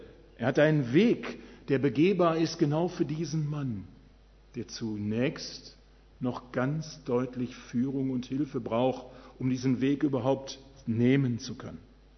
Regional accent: Wuppertal, North Rhine-Westphalia, Germany; Gestern hatte ich ein Seminar in meiner alten Heimat Wuppertal

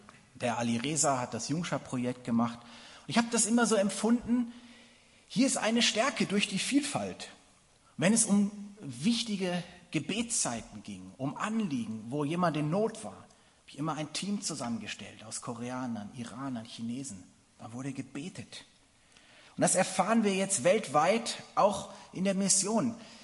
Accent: Germany; Ich glaube, wir sind noch nicht bereit. Wir sind ja Deutsche.

